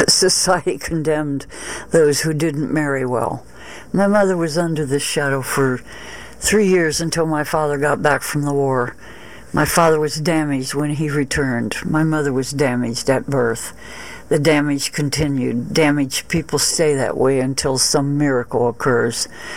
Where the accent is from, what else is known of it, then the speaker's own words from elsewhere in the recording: Cleveland, Ohio, United States; born there; I was born in Cleveland, Ohio, where my dad was on the run in June.